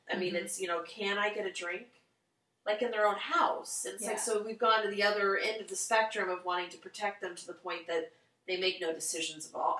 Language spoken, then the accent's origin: English; Fort Myers, Florida, United States; See, I grew up in Fort Myers, so we tipped cows.